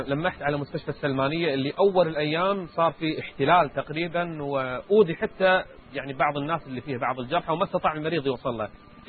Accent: Riyadh, Riyadh Province, Saudi Arabia; أنا لما أروح الرياض رايح ديرتي

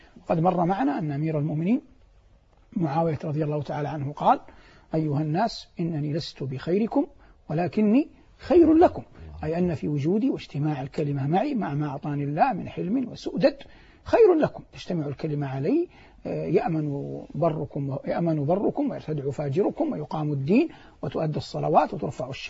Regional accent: Saudi Arabia; ونحن مثلا في بلادنا المملكة العربية السعودية حرسها الله

